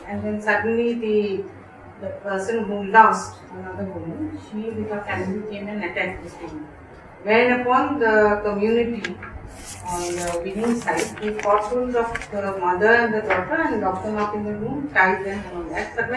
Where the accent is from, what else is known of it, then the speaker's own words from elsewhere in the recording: Assam, India; I'm from Northeast Network, I'm from Assam.